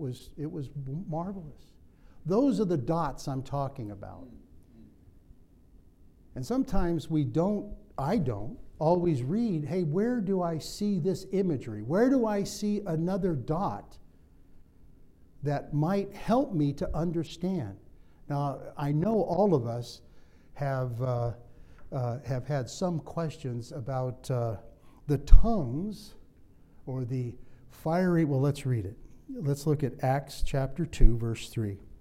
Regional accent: Ireland; I'm Irish, so I don't know Italian.

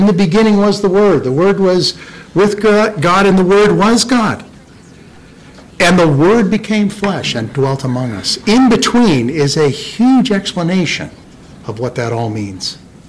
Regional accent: Downey, California, United States; born there; I was born on May 28th, 1954, 1 o'clock in the afternoon, happened to be a Friday. I was born at Downey Community Hospital, hometown

